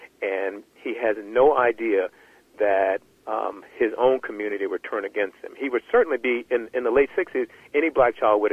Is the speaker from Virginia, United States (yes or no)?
yes; Virginia, United States; let's say, in the South, where I grew up in Southern Virginia